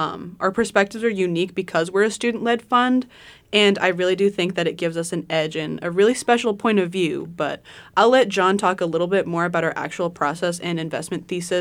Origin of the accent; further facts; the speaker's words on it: Turkey; I'm originally from Turkey, and I grew up learning a lot about international relations